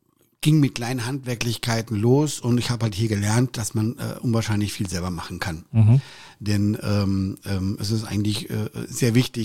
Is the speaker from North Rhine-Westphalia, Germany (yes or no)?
no; Hesse, Germany; Ich bin Hesse.